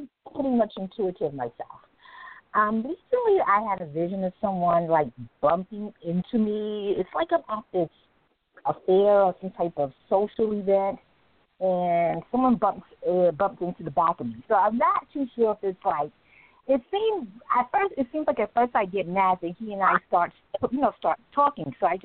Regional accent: New York City, New York, United States; I'm from New York City.

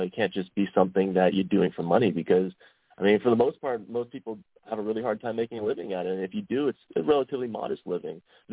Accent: Delaware, Ohio, United States; also born or lived in Columbus; Yeah, I am from Columbus, Ohio. I grew up in Delaware, Ohio, kind of out in the farmlands.

